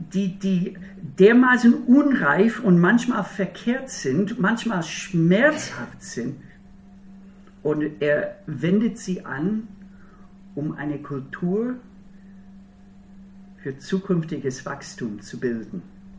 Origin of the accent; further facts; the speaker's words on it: Minnesota, United States; also born or lived in Wisconsin; Ich komme aus Bundesstaat Minnesota, dort bin ich aufgewachsen, geboren in Wisconsin, aufgewachsen in Minnesota. Und in Minnesota ist es ein sehr raues Klima. Sehr kalt im Winter und sehr, sehr warm im Sommer mit einer hohen Luftfeuchtigkeit.